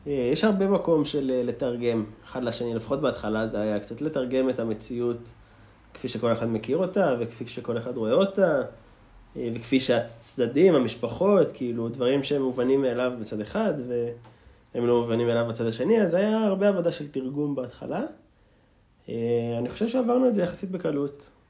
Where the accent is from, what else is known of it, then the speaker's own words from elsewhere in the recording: Gilon, Northern District, Israel; אני גדלתי במשגב, בגוש משגב, ביישוב גילון, זה בצפון, ככה בין אקו לקרמיאל. מקום טוב, מקום של הגליל, מקום של טבע, מקום של ציונות מאוד חזקה